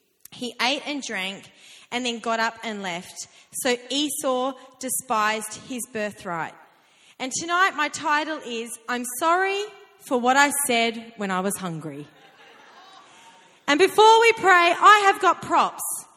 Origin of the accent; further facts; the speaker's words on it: Perth, Western Australia, Australia; now in Sutherland Shire, Australia; we live in the Shire, and Shire people don't like the cold. I'm originally from Perth, I love winter